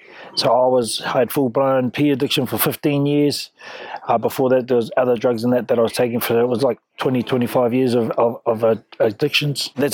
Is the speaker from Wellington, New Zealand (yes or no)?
no; Auckland, New Zealand; also born or lived in Whangarei; I hail from Whangarei. I grew up in Auckland. My papakāinga is out Mangakahi away, a place called Parakou.